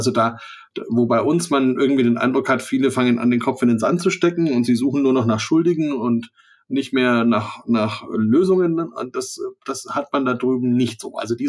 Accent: Bavaria, Germany; Also bei uns in Franken ist ja zum Beispiel so

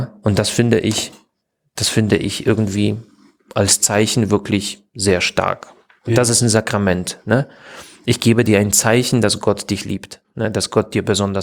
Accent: Silesian Voivodeship, Poland; born there; Ich bin sowas von katholisch. Ich bin katholisch durch und durch, ja. No. Also ich bin in Polen, in Schlesien geboren. Beide Eltern katholisch, die ganze Familie katholisch.

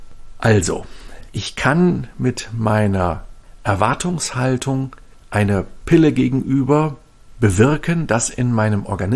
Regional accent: Northern Germany, Germany; ich komme hier aus Norddeutschland, da gehen viele Menschen segeln

